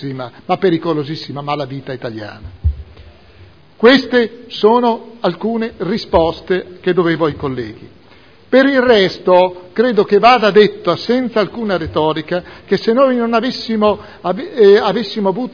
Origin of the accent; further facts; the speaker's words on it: Modena, Emilia-Romagna, Italy; io in questo momento parlo da modenese preoccupato.